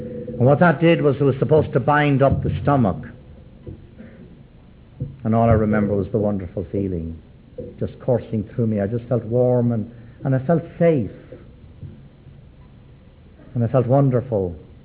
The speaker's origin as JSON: {"language": "English", "town": "Dublin", "region": "Leinster", "country": "Ireland", "tie": "born or raised there", "moved": "as an adult", "lives_now": "New Orleans, United States", "said": "I was born and dragged up in Dublin, Ireland. That's my hometown. A came over here to the United States, to the city of New Orleans in 1971, 25 years ago."}